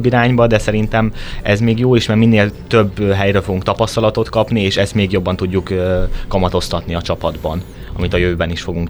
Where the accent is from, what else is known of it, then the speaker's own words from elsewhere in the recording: Eger, Heves, Hungary; now in Budapest, Hungary; Én egri származású vagyok, de felköltöztem a kollégiumba